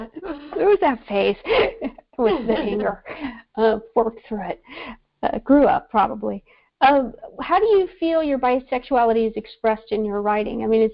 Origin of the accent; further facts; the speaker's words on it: Northwest, United States; now in Kansas, United States; I'm actually from the Northwest, and I am in Kansas.